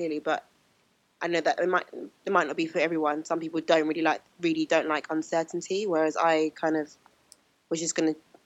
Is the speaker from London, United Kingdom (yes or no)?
yes; London, United Kingdom; Okay, so I grew up in London. I was kind of born and raised there.